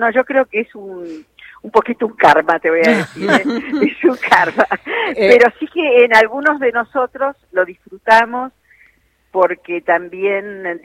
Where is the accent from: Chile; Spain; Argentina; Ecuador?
Argentina; los que dimos el mal paso somos los argentinos